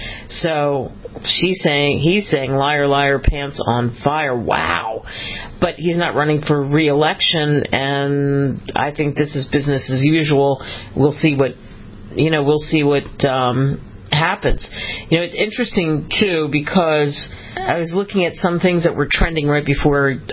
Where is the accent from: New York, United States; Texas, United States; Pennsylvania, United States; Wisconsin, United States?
Pennsylvania, United States; Philadelphia; since I'm from Philly originally, I get the whole hoagie thing.